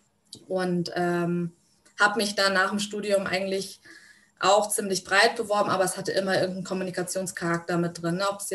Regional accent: Northern Germany, Germany; Ich bin so ein typisches Bundeswehrkind. Ne? Wir sind immer umgezogen. Ich habe auch schon in Bayern gelebt und in den USA und so. Also ständig umgezogen, aber die meiste Zeit eigentlich im Norden. Deswegen sage ich immer so, ja, ich komme aus dem Norden

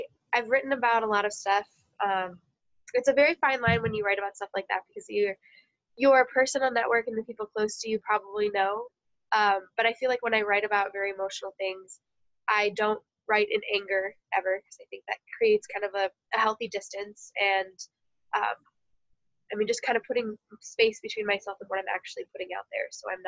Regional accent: Naperville, Illinois, United States; I grew up in suburban Chicago, Naperville area.

